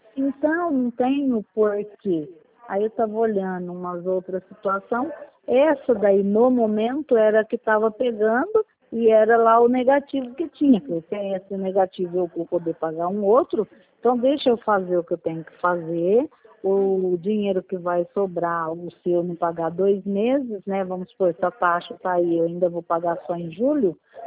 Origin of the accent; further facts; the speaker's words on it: Iperó, São Paulo, Brazil; Eu sou de Iperó, mas é extensão.